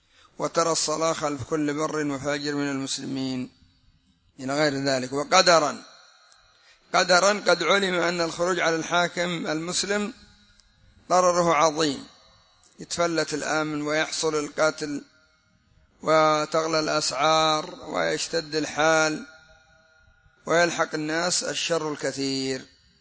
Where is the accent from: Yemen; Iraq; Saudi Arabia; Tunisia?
Yemen; هكذا عندنا في اليمن